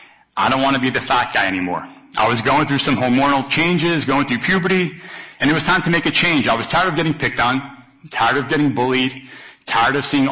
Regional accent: Long Island, New York, United States; So I grew up on Long Island, New York, in an Italian home.

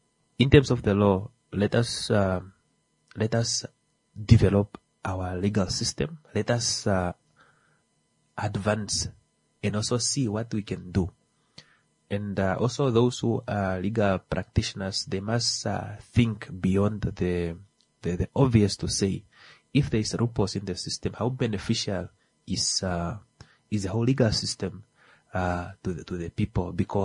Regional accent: north, Namibia; when I came to Windhoek, I come from the north.

